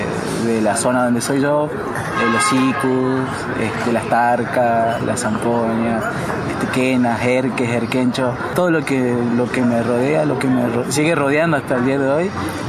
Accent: Humahuaca, Jujuy, Argentina; now in San Miguel de Tucumán, Argentina; soy de Humahuaca, provincia de Jujuy. Bueno, actualmente estoy acá en San Miguel de Tucumán.

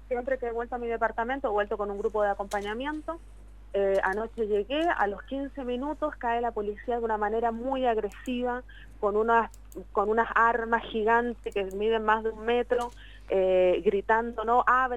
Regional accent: Chile; sí, que yo soy chilena

